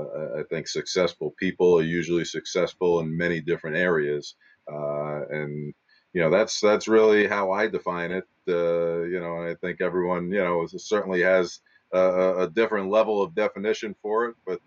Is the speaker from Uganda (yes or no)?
no; Oceanside, New York, United States; I am near my hometown in Long Island, New York. I live in Garden City now, grew up in Oceanside